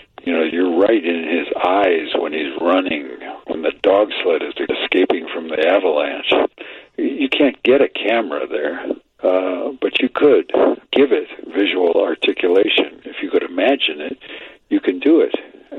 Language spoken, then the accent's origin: English; Chicago, Illinois, United States; especially as a city boy growing up in Chicago.